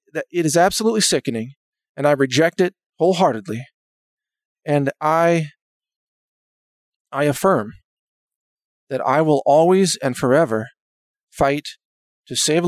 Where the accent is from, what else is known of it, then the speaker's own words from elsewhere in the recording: Texas, United States; Because I am a Texan, and we fight for what's right, and we don't mock people who suffer.